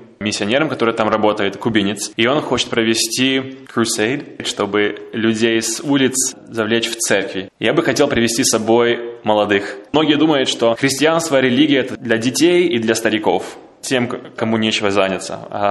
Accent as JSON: {"language": "Russian", "country": "Ukraine", "tie": "born there", "said": "Я родился уже после советской власти, уже это была Украина"}